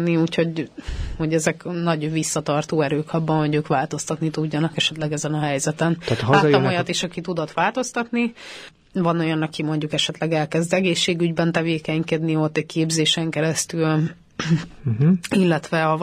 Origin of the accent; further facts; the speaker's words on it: Hungary; azt gondolom, hogy magyarként eszméletlen borzasztó volt látni